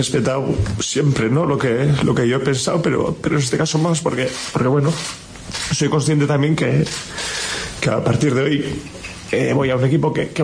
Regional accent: Basque Country, Spain; born there; Sí que es verdad que nací en Vizcaya

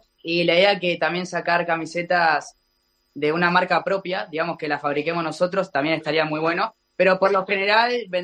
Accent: Buenos Aires, Argentina; Sí, más vale, soy de Buenos Aires.

